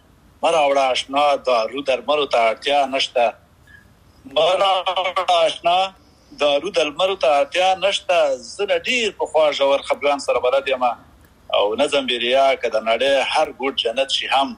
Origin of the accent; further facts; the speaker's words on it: Paktia, Afghanistan; now in United Arab Emirates; زه خو خپل د پکتیا دی